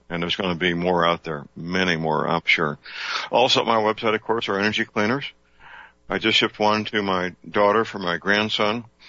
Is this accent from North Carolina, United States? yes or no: no; St. Louis, Missouri, United States; The phone will be answered by very polite young men and women who speak excellent English in my hometown, St. Louis, not Mumbai.